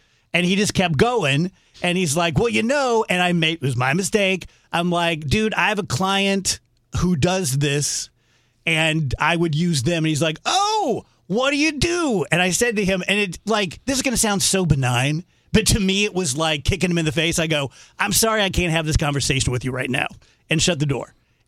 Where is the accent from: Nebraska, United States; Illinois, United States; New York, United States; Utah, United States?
Illinois, United States; South Roxana; And you have to remember, I'm from South Roxana, right? I'm just waiting to get sued. I'm looking out for the revenuers. Like, I'm hick.